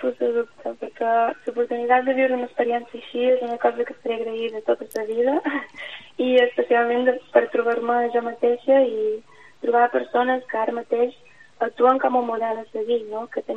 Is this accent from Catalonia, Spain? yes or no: no; Balearic Islands, Spain; I que venim de Menorca, aquest tipus de realitat, de bueno, situacions que es viuen allà, són desconegudes també per nosaltres, no?